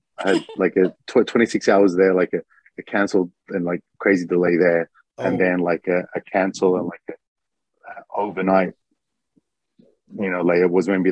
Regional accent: Melbourne, Victoria, Australia; Like, I'm from Melbourne. So in Melbourne City, people are walking to cafes lunchtime.

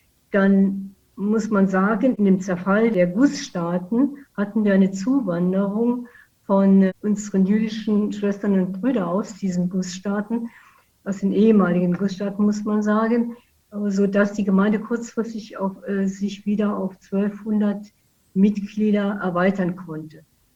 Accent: Saarlouis, Saarland, Germany; Ich komme aus Saarlouis, bin Saarländerin, in Saarlouis Mädchen, wie man manchmal so zu sagen kriegt

